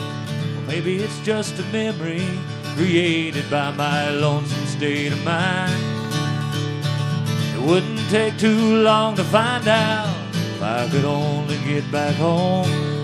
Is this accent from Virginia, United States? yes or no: no; North Carolina, United States; Growing up in North Carolina down a little dirt road, I was very familiar with most of the instruments